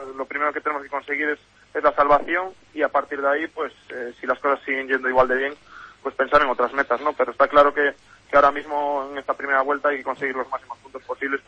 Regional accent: Vigo, Galicia, Spain; Además, siendo vigués, pues qué decir, ¿no?, de ambos clubes.

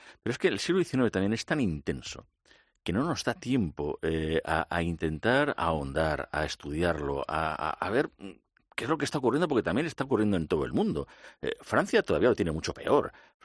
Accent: Madrid, Community of Madrid, Spain; born there; nací en La Milagrosa, en el Modesto Lafuente 14.

